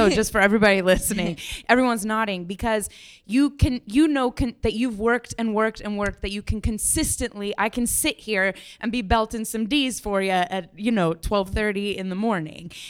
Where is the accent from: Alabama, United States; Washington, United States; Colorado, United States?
Colorado, United States; Denver; I wanted to be an ice skater more than anything in the whole world, because I'm from Denver, Colorado.